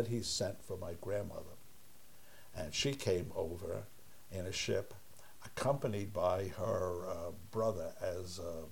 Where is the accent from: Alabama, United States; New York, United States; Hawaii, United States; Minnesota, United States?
New York, United States; Brooklyn; born there; I was born in Brooklyn, New York, in an apartment building across the street and down the street a little from where my mother and my grandparents lived.